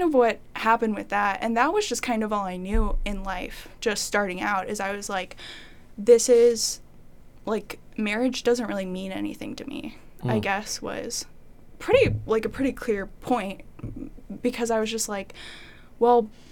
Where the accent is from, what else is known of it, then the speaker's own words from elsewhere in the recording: Dubuque, Iowa, United States; born there; also born or lived in Dyersville; So I was born in Dubuque, Iowa, to two parents